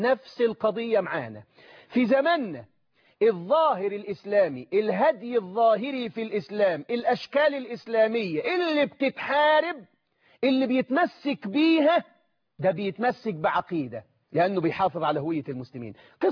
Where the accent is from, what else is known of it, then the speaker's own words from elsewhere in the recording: Egypt; وياريت يبقى المشروع ده عندنا في مصر